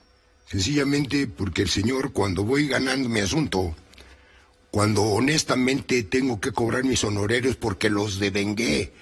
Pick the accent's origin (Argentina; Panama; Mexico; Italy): Mexico; Como mexicano, como abogado